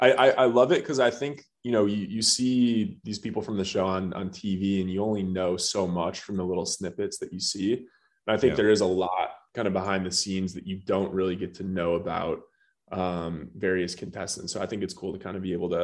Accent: Michigan, United States; moved away as an adult; now in Texas, United States; A lot of fun growing up in Michigan, but it was pretty cold and chilly up there, as I'm sure you know from being from Indiana. And that's why I ended up moving down to Texas.

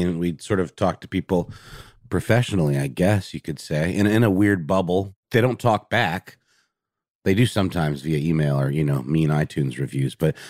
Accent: Germany; I grew up in Germany

